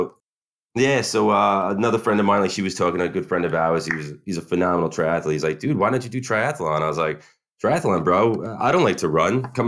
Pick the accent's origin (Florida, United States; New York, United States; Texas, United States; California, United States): New York, United States; Yeah, I grew up on Long Island with her.